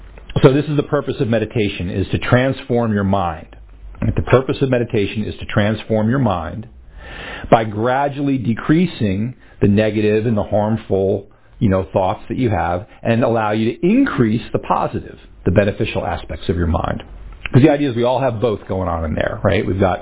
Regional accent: New Jersey, United States; Because I grew up in New Jersey, and I learned to drive and kind of imitated the way I saw certain other people in New Jersey driving.

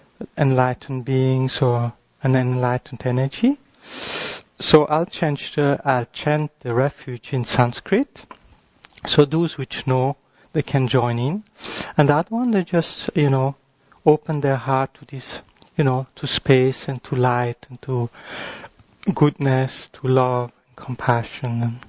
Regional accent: Romandy, Switzerland; accent: French; English is a second language; You will have to bear with my French accent, you know. Although I come from Switzerland, you know, but I come from the French part, so.

